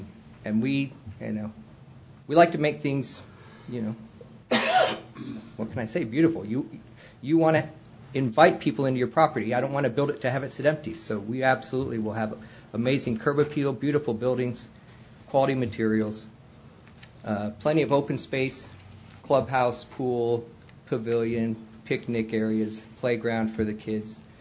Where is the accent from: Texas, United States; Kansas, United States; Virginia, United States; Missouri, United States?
Missouri, United States; Springfield; I'm from Springfield, been here about 20-something years. Been living just on the south side of town.